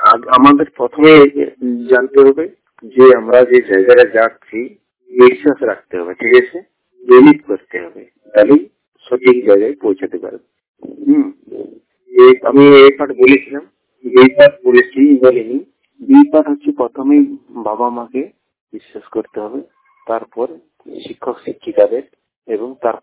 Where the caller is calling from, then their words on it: Adardhan, West Bengal, India; আমি বাঁকুড়া জেলা থেকে বলছি এবং আমার গ্রামের নাম আদারধন।